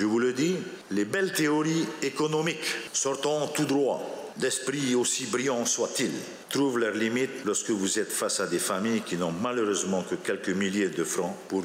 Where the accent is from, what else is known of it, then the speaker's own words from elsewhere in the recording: French Polynesia; Je ne suis pas convaincu que chez nous, en Polynésie, en temps de crise